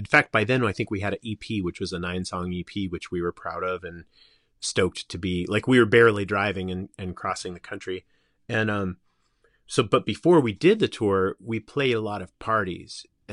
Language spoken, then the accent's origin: English; Simi Valley, California, United States; So I grew up in Simi Valley, which was on the edge of Ventura County.